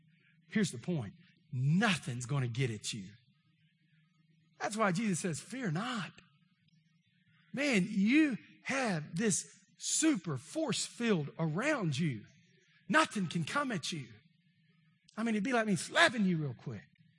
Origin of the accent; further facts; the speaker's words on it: Texas, United States; I'm from East Texas. We want it hot.